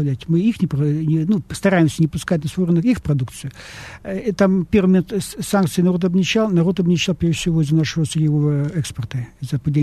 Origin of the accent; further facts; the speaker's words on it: Vladivostok, Primorsky Krai, Russia; Мэр моего родного города Владивостока.